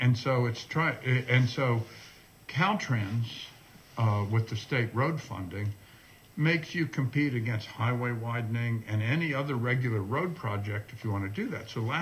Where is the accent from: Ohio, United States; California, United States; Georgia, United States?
California, United States; Vallejo; No, I know. I grew up in Vallejo. That was a serious thing.